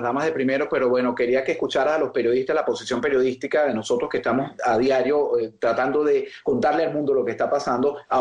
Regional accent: Venezuela; moved away; lo ahoga uno como ciudadano venezolano por la situación y lo que padece la familia y los amigos de uno

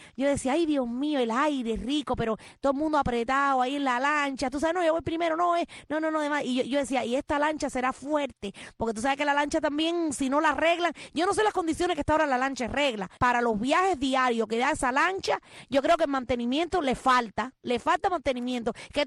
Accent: Cuba; moved away as an adult; now in Miami, United States; yo hace 23 años que salí de Cuba, salí con 22 años

